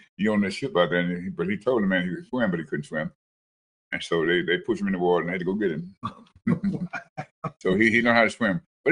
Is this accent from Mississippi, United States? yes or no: yes; Mississippi, United States; But damn Mississippi, but where my hometown.